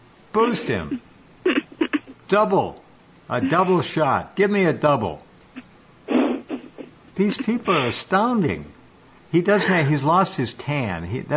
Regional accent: Santa Barbara, California, United States; Here's St. Robert Malone from my hometown, Santa Barbara.

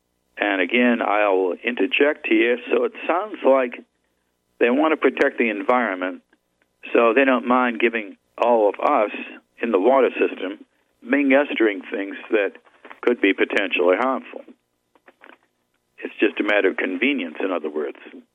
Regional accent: Massachusetts, United States; So we never had to contend with the chlorine in my hometown in Massachusetts.

